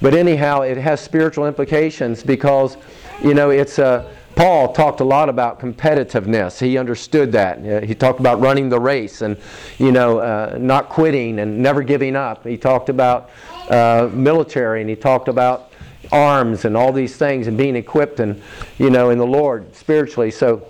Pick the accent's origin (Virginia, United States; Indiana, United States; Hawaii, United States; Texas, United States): Indiana, United States; Brookville; born there; I was born in Brookville, Indiana, near Indianapolis, but I never lived there. But I'm a Hoosier as far as birth.